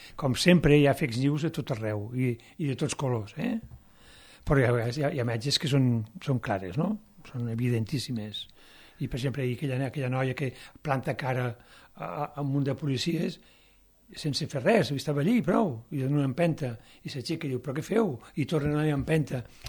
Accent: Catalonia, Spain; soc català però tonto no

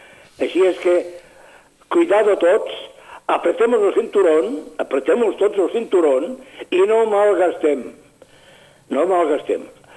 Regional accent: Catalonia, Spain; tots els catalans, a demostrar que som catalans de veritat

